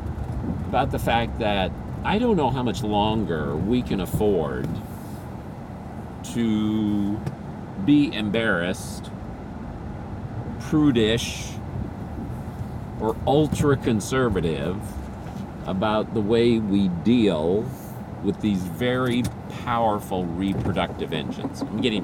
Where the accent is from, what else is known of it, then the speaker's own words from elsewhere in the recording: Philippines; maybe that part of that's because I grew up in the Philippines, and in the Philippines, they're much earthier.